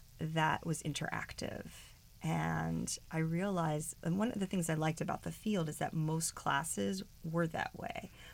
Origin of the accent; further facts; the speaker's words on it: Canoga Park, California, United States; I grew up in Canoga Park, and close by, it just felt like home to me here.